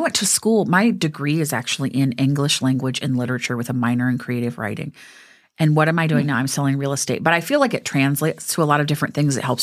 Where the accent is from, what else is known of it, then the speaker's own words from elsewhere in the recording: Mount Vernon, Iowa, United States; I grew up in Mount Vernon.